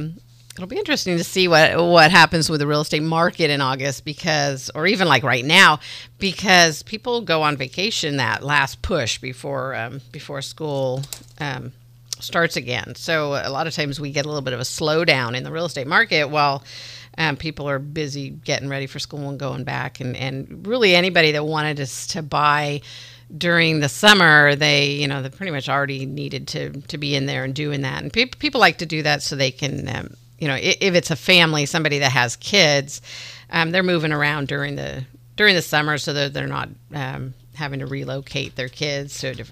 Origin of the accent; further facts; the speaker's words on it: California, United States; which I always go to because I grew up in Marin.